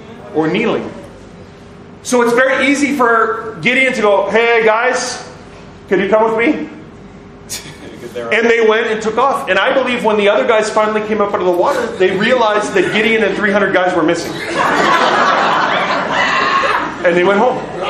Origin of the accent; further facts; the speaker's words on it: Canada; I'm Canadian.